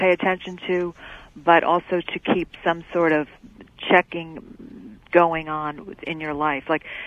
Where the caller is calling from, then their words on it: Gold Hill, Oregon, United States; I'm calling from Gold Hill in Oregon.